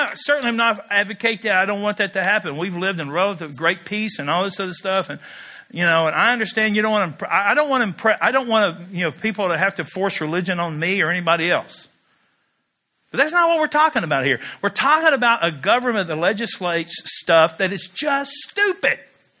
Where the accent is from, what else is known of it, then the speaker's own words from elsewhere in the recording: United States; I'm an American. Yay, God. I'll salute the flag and all the rest of it.